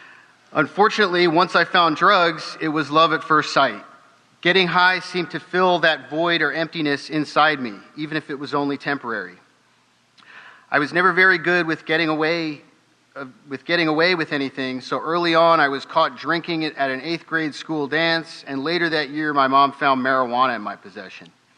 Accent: New Jersey, United States; born there; I was born in New Jersey and was the oldest sibling to a sister and a brother.

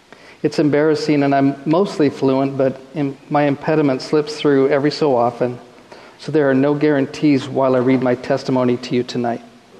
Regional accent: Portland, Oregon, United States; I grew up in Northeast Portland, the youngest of three with two older sisters.

